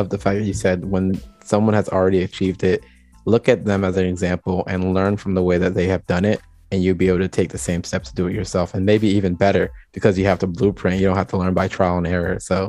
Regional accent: Jamaica; Hey, so, I'm Jamaican, so big up to the Caribbean, man.

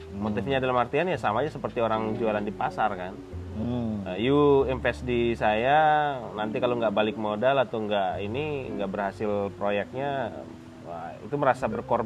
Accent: West Nusa Tenggara, Indonesia; Di daerahku juga di Lombok ada kayak gitu.

